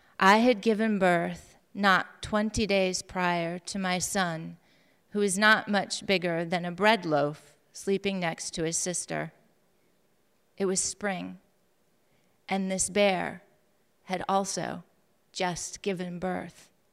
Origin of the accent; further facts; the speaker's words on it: Superior, Wisconsin, United States; this is the fourth time I've had the privilege of attending Writers Read. I hail to you from Superior, Wisconsin